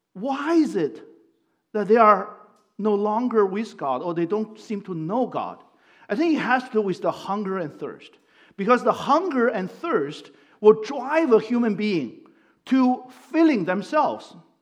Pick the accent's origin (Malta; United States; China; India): China; You know, growing up in China, and I know how to eat the chicken head.